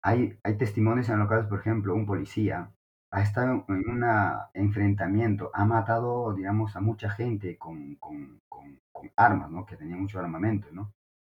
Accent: Peru; la responsabilidad de lo que ha pasado somos todos los peruanos.

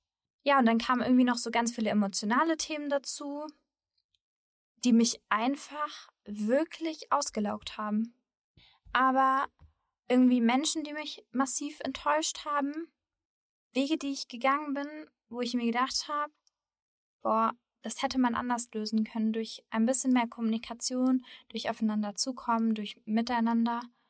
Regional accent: Germany; Ich glaube, das lieben die Deutschen so. Ich meine, ich ziehe mich ja selbst als Deutsche dazu, so ist es nicht.

